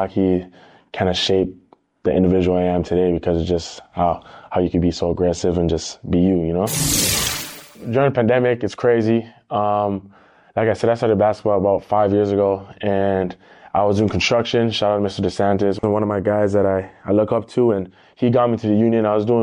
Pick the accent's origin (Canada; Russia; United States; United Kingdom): Canada; Growing up in Canada, hockey's just surrounded.